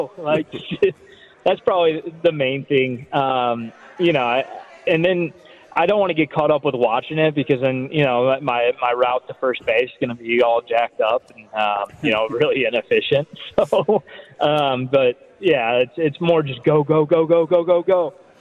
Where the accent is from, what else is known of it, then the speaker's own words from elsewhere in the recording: St. Louis, Missouri, United States; I grew up in St. Louis, so I watched Skip play all the time in my youth days